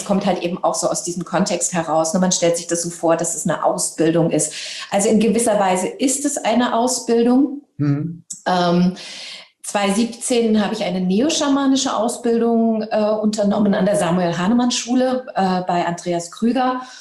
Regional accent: Hanau, Hesse, Germany; also born or lived in Libya; Wir sind damals halt eben auch geflüchtet und ich habe dann meine Jugend und eben auch mein Abitur in Hanau gemacht, in Hessen

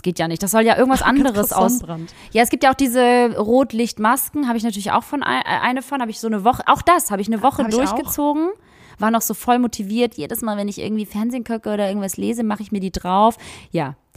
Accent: Albania; Sei nicht albern, ich bin Albanerin.

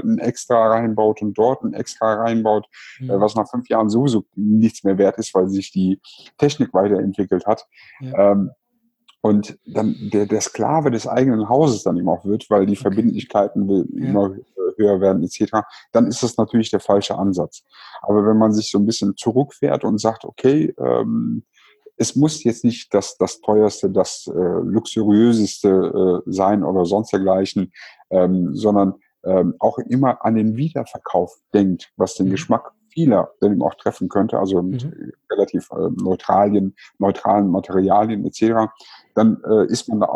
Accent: Cologne, North Rhine-Westphalia, Germany

